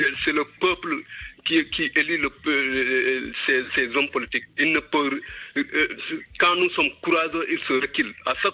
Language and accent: French; Senegal; Je suis sénégalais, mais je suis très fier des Algériens.